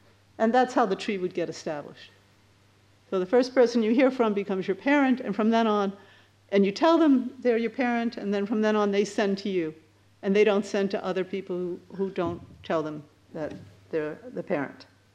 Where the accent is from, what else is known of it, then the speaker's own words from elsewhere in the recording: Victoria, British Columbia, Canada; And I'm from Victoria, which is on Vancouver Island, as opposed to Vancouver, which is not on Vancouver Island.